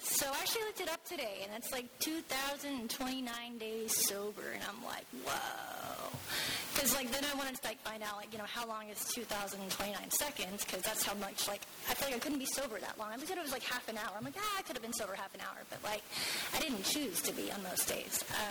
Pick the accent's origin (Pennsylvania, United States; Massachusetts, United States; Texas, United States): Texas, United States; Dallas; born there; I was born in Dallas, Texas, and born to an alcoholic family